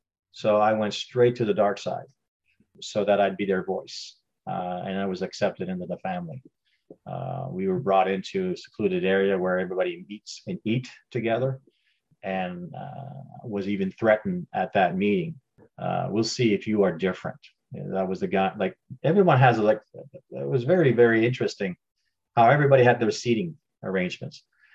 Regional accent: Ontario, Canada; I was born and raised in Northern Ontario. I have the maple leaf tattooed on my chest, and I have no interest of leaving Canada for any province.

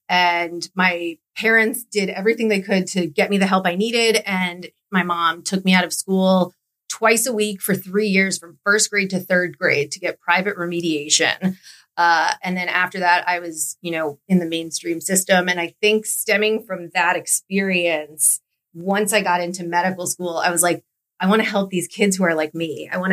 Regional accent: Florida, United States; now in Orlando, United States; I'm from Florida, born and raised in South Florida, but now I'm an Orlando convert, I would say.

